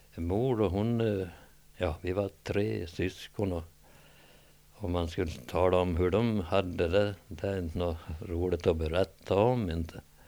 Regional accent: Näs, Sweden; born there; Men här nu i, som sagt var, i Näs, där jag är född, där talar vi ju som jag kanske låter nu.

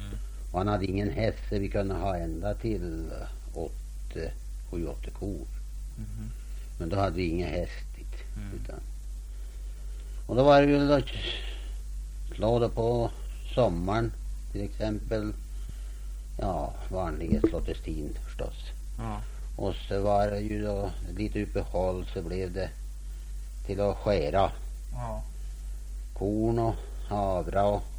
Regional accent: Fjällby, Gävleborg County, Sweden; born there; Jag är född i Åkerbrännan, Fjällby, 3 mil från Ljusdalsplatsen.

